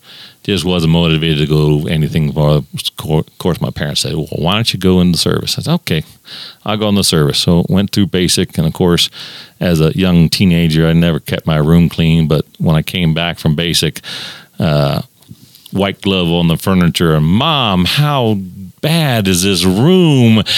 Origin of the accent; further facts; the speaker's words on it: Virginia, United States; born there; I was born in the East Coast in Virginia.